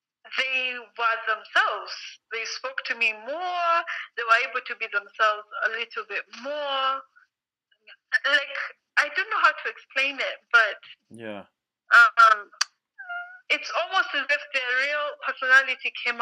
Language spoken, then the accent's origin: English; Nairobi, Kenya; I was born in Africa, in Nairobi, Kenya.